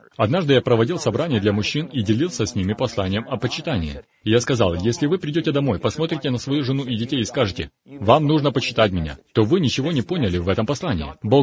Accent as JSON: {"language": "Russian", "country": "Italy", "said": "Мы оба итальянцы, мы оба импульсивные, мы родом из Средиземноморья."}